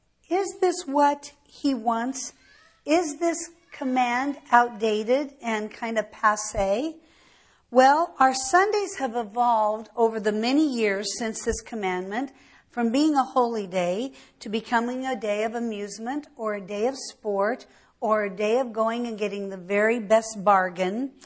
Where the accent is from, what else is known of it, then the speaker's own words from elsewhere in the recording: Colorado, United States; And I remember as a little girl growing up in Colorado in the 50s and early 60s, but mostly the 50s, no gas station was open ever.